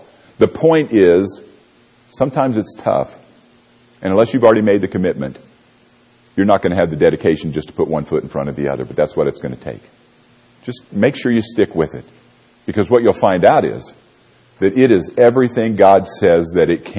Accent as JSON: {"language": "English", "region": "Florida", "country": "United States", "tie": "born or raised there", "also_born_or_lived": "Missouri", "said": "As a matter of fact, growing up in Florida, moving to Missouri, I had changed my elevation from sea level to about 500 feet."}